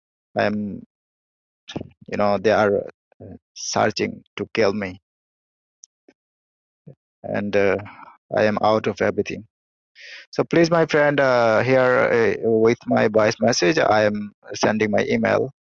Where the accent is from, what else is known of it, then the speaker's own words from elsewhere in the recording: Bangladesh; I am from Bangladesh and I am from an extreme Muslim family. My parents are Muslim, for that they sent me to an Islamic education institute for education.